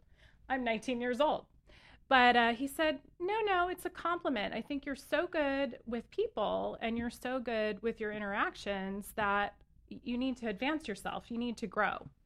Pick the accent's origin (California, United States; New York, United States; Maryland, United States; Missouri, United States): California, United States; Pasadena; Born and raised in Pasadena. Went to the Rose Parade every year.